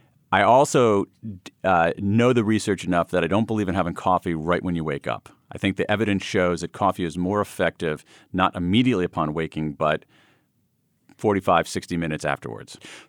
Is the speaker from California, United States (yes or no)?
no; Ohio, United States; I feel like I might have a special claim on that word since I grew up in Central Ohio, so I know actually what a silo is.